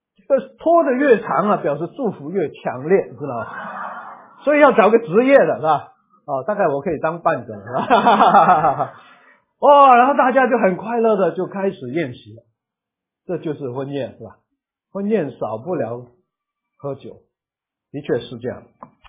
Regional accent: China; now in Singapore; 我们中国人喜欢做圆桌啊

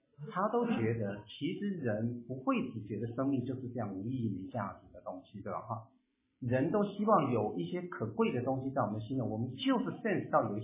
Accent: Taiwan; 那我们从台湾来的人大概都曾经要背过这些话

